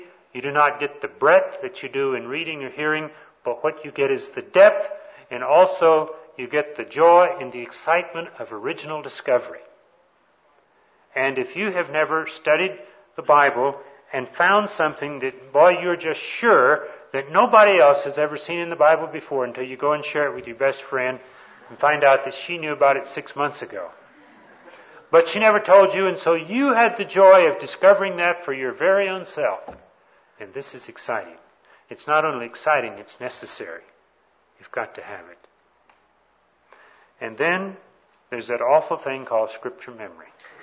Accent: Texas, United States; But where I grew up down in East Texas, we used to have what we call storm cellars.

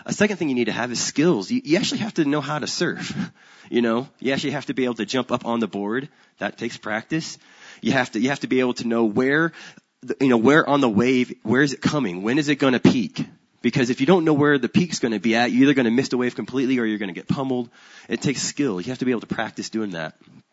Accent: Oklahoma, United States; Originally, though, however, I'm from Oklahoma, and we don't have surfing in Oklahoma.

